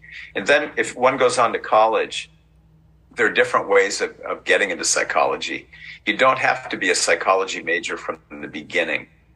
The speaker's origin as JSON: {"language": "English", "region": "Michigan", "country": "United States", "tie": "born or raised there", "said": "I grew up in Michigan, in the Upper Peninsula of Michigan, a very rural area."}